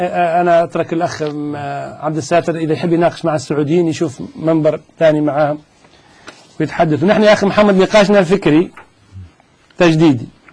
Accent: Tunisia; أنا مش سعودي أنا تونسي

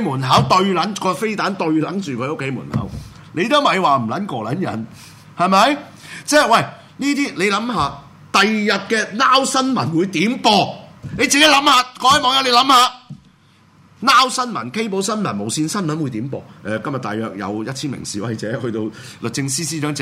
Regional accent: Hong Kong; 呢、這个地方系我哋家乡嚟噶嘛？点解我哋走啊？

